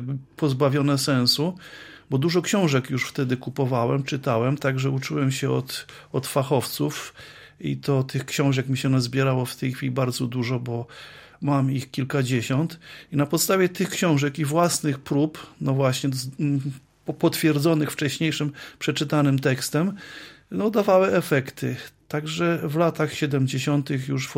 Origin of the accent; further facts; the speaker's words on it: Łańcut, Subcarpathian Voivodeship, Poland; Nie, to ja z Łańcuta pochodzę i to w Łańcucie było. Tam chodziłem do szkoły podstawowej, potem skończyłem liceum